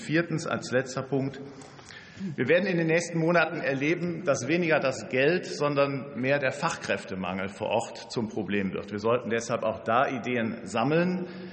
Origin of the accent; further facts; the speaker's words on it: Gemünd, North Rhine-Westphalia, Germany; auch mein Heimatort Gmünd in der Eifel ist durch das Hochwasser weitgehend zerstört worden.